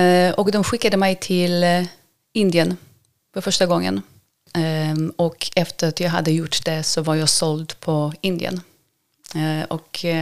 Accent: Sweden; also born or lived in Warsaw, Poland; född i Polen, född i Warszawa och uppvuxen i Sverige. Så jag flyttade till Sverige när jag var 8, tillsammans med min familj. Eller vi flyttade faktiskt till Danmark först och sen så flyttade vi till Sverige.

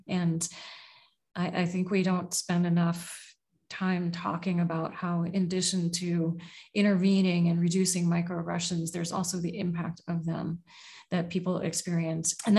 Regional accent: Oakland, California, United States; also born or lived in San Francisco / Seattle; I was born in San Francisco, grew up in Oakland, and then in Seattle. And in Seattle, I lived in South Seattle. So very diverse neighborhoods.

